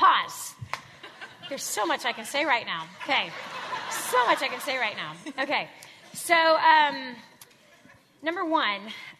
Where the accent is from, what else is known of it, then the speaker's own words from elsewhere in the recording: South Dakota, United States; I'm from South Dakota.